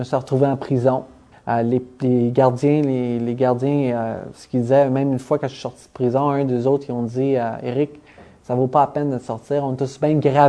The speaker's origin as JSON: {"language": "French", "region": "Ontario", "country": "Canada", "moved": "yes", "lives_now": "Longueuil, Canada", "said": "Je viens de l'Ontario. Ça fait à peu près 2 ans que je suis ici à Longueuil."}